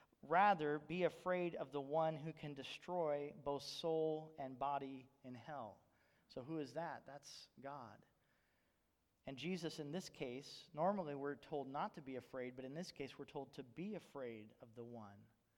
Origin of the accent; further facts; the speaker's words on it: Bible Belt, United States; now in Alaska, United States; now it's not as strong here in Alaska, but I grew up in the Bible Belt, and in the Bible Belt a lot of people claim to be Christian.